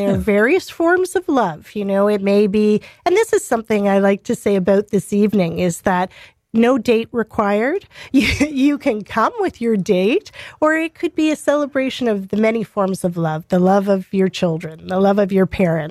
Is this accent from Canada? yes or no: yes; Toronto, Ontario, Canada; And when I grew up in Toronto